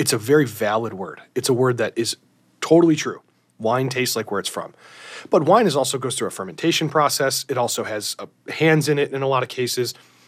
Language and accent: English; Ohio, United States; Well, yeah, I'm from Ohio, and I can't remember ever seeing sea urchin anywhere.